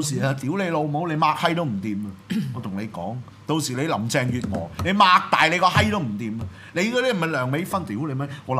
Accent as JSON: {"language": "Cantonese", "country": "Hong Kong", "said": "咁而家我哋嘅所有特區政府嘅官員，從來都冇為過我哋香港人打算過任何一樣嘢"}